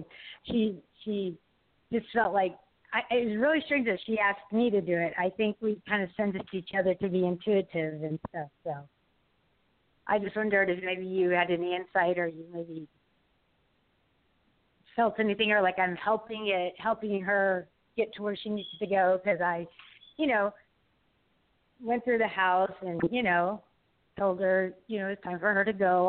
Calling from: Melissa, Texas, United States; Melissa, Texas.

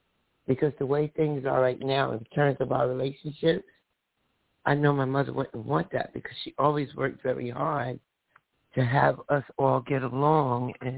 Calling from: New Jersey, United States; I'm calling from New Jersey.

